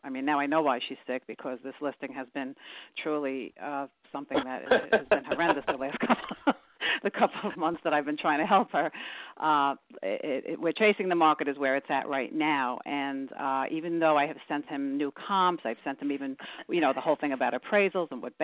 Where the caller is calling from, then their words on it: New York, United States; out here in Nassau County.